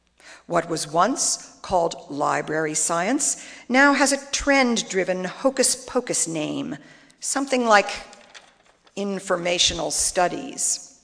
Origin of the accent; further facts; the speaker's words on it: Lincoln, Massachusetts, United States; a very liberal, affluent rural town west of Boston that is based on my hometown of Lincoln.